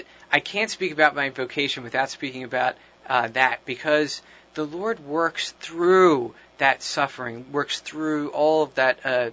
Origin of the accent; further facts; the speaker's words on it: Huntington Valley, Pennsylvania, United States; I grew up in Huntington Valley, Pennsylvania, which is not that far from here